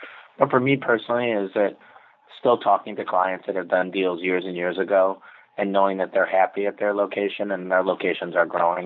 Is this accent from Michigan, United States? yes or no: yes; Detroit, Michigan, United States; now in Chicago, United States; And I grew up in the Detroit, Michigan area, and now I live in Chicago.